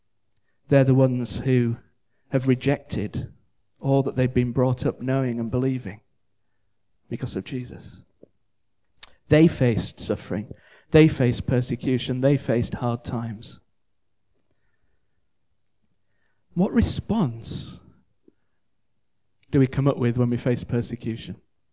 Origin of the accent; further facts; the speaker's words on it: Leeds, Yorkshire and the Humber, United Kingdom; Growing up in Leeds, I used to play a lot of rugby league, proper rugby.